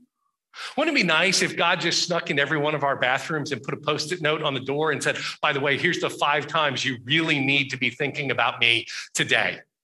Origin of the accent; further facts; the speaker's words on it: the South, United States; I grew up in the Bible Belt. I grew up with stories of dramatic conversion